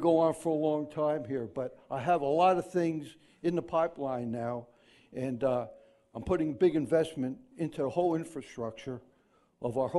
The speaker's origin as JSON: {"language": "English", "region": "New York", "country": "United States", "tie": "born or raised there", "moved": "as an adult", "lives_now": "Isle of Man", "said": "I grew up, obviously, I'm not a Manxie yet, but, you know, I grew up in New York."}